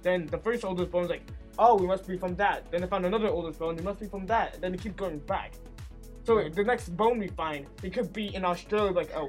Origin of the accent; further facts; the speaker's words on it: Jamaica; And the thing is, I'm from Jamaica, and I go to the beach like every single year.